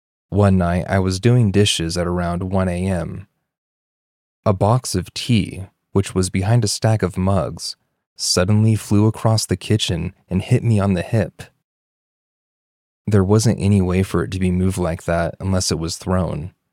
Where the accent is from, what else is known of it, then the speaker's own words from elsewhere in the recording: Wyoming, United States; I live in Southern California. I'm from Wyoming. I know what cold feels like, and this place is unnaturally cold.